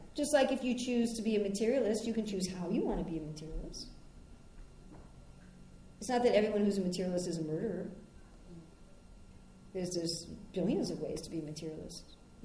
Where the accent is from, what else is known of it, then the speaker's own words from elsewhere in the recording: United States; Even I come back to America, and I'm an American citizen, for goodness sakes, and they're asking me what I'm doing in my own country.